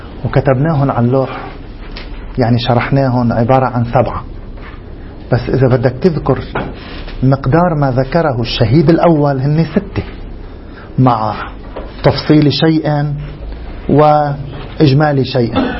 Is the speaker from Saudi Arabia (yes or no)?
no; Lebanon; عندنا في لبنان بيقولوا المونة أو المؤونة